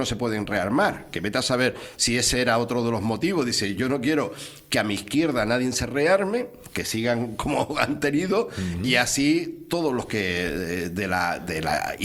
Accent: Canary Islands, Spain; yo soy de Canaria.

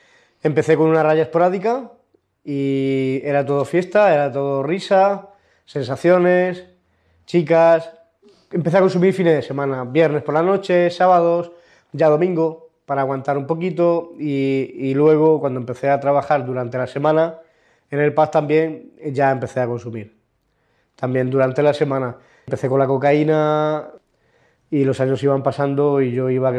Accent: Murcia, Region of Murcia, Spain; soy natural de Murcia. Vengo de una familia cristiana, soy el mayor de 4 hermanos.

